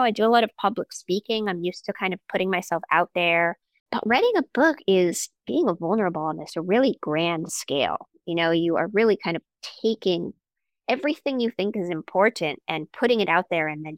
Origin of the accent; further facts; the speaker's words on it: California, United States; I grew up in Silicon Valley.